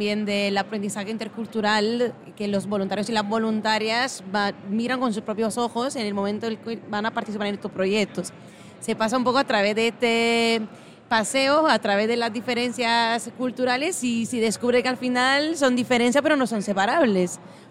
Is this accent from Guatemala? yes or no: no; Italy; Sí, somos italianas y a mí me encanta hablar de comida